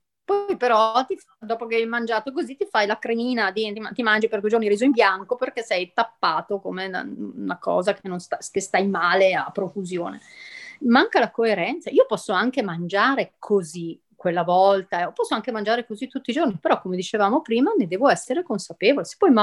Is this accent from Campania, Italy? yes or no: no; Lombardy, Italy; c'è un'associazione in Val Camonica delle mie parti